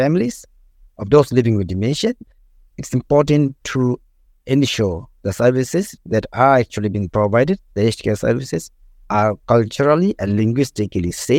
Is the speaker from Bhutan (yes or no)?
yes; Bhutan; moved away as an adult; now in Australia; Basically, I was brought up in the eastern part of the country in Bhutan